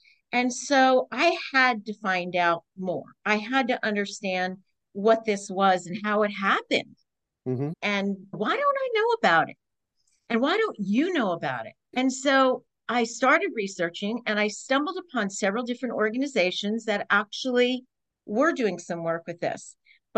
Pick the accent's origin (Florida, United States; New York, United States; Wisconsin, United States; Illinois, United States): New York, United States; I grew up in the range. I grew up